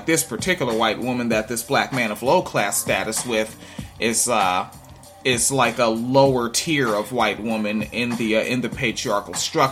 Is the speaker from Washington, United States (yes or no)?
yes; Washington, United States; That's like somebody called me a Washingtonian because I grew up in Washington State.